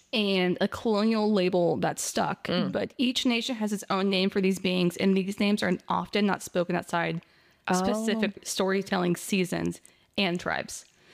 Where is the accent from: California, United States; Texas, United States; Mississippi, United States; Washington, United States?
Washington, United States; We are from Washington, so.